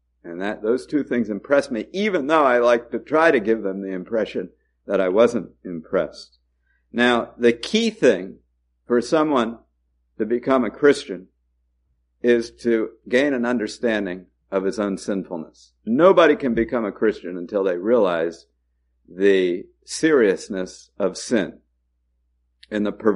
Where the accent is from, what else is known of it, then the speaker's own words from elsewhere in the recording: New Jersey, United States; I was raised here in Monmouth County. I went to a prep school in New Hampshire my sophomore year in secondary school.